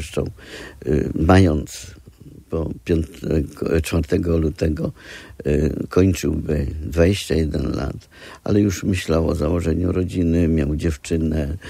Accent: Gdańsk, Pomeranian Voivodeship, Poland; also born or lived in Goryczyno; ja urodziłem się w Gdańsku, ale moja matka pochodziła z Goryczyna, a że przez jakiś okres czasu się tam wychowywałem.

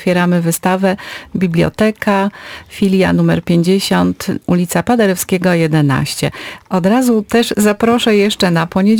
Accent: Gdańsk, Pomeranian Voivodeship, Poland; zawsze mówimy, że jesteśmy z Gdańska, że tu się pięknie mieszka

